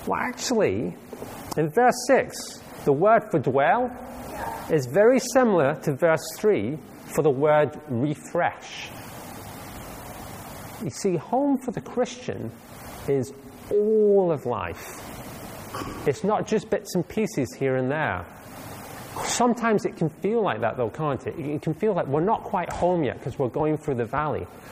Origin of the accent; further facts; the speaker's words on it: Scotland, United Kingdom; I'm a Scotsman.